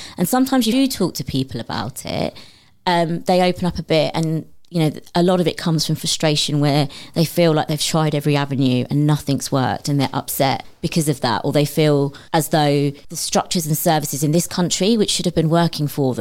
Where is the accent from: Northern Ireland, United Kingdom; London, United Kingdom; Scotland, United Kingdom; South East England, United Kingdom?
South East England, United Kingdom; Medway; growing up in Medway, was really interesting and it had a huge impact.